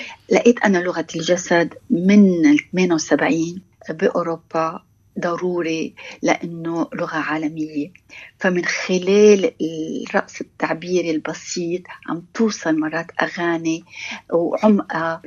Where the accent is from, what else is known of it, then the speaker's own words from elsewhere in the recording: Lebanon; نحن بعاد عن البلد، بس نحن كلنا كلبنانيين